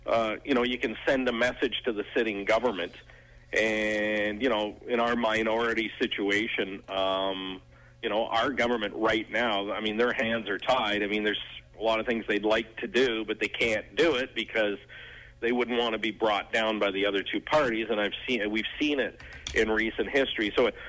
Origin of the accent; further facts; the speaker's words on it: Canada; I'm a Canadian conservative, but I have more in common as a Canadian conservative with American Democrat than I do a Republican.